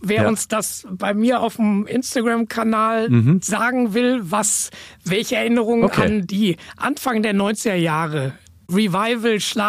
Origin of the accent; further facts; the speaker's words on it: Berlin, Germany; ich bin Berliner